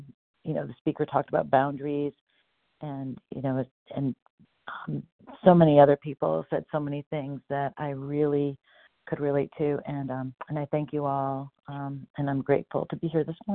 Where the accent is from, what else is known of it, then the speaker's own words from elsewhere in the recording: Connecticut, United States; And gotcha. … I'm from Connecticut.